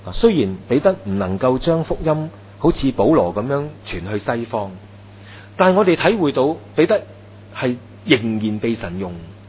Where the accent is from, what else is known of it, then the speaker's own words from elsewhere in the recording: China; 我們中國人那些形容真的很很道欲的，行屍走肉